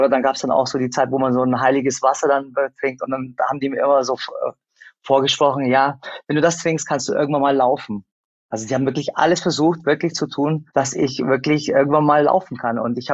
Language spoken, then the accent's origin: German; Germany; born there; Ich bin in Deutschland geboren